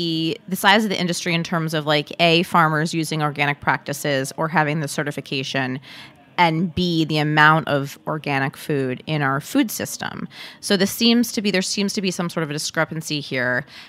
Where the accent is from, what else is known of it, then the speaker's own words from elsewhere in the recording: New York, United States; maybe because we're New Yorkers.